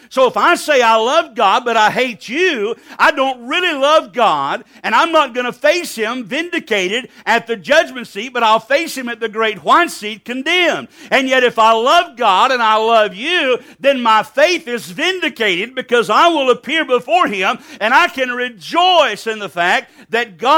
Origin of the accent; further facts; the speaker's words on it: Alabama, United States; I was raised in Alabama. I was taught some folk were not as good as other people.